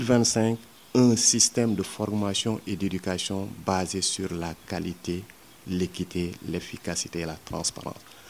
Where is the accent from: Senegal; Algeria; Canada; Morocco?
Senegal; En tant que Sénégalais surtout, parce que je crois que la France, c'est mon pays.